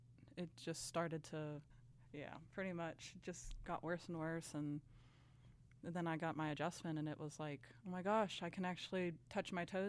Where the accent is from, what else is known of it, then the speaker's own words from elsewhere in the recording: Kentucky, United States; I'm 25 and I'm from Northern Kentucky, which is about 20-ish minutes outside of Cincinnati, Ohio.